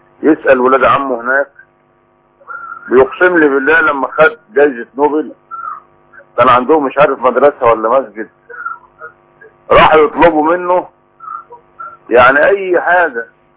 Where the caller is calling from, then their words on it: Alexandria, Alexandria Governorate, Egypt; الحارس في العمارة عندنا في اسكندرية هنا